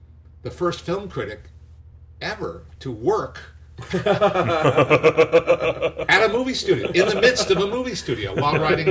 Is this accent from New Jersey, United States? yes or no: yes; New Jersey, United States; also born or lived in Manhattan, New York; and I grew up in the suburbs in New Jersey, born in Manhattan, so that gives me the right to call myself a native New Yorker